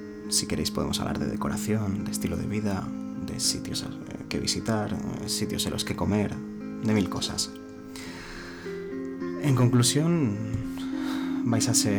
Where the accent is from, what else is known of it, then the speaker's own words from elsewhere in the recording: Asturias, Spain; born there; now in Madrid, Spain; Y bueno, nací en Asturias por primera vez y ahora intento sobrevivir en Madrid. Tengo 30 años